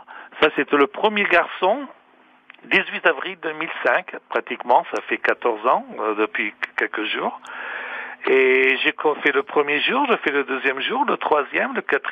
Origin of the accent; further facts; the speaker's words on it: Verona, Veneto, Italy; Moi, je suis vécu dans l'Aisne, à Laon, dans le nord de France quand j'étais petit parce qu'ils sont partis en France faire les betteraves, pommes de terre, mais on est de Vérone.